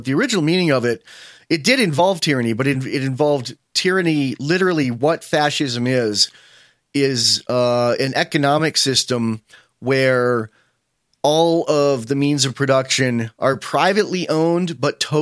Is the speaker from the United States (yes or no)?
yes; New York, United States; It was, I grew up in Jamestown. I grew up in upstate New York and went to college in Jamestown, New York, which is upstate New York.